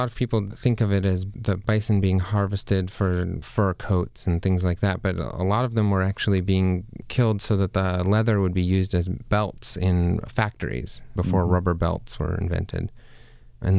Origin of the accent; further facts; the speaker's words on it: South Dakota, United States; So I grew up, I was born and raised there in South Dakota.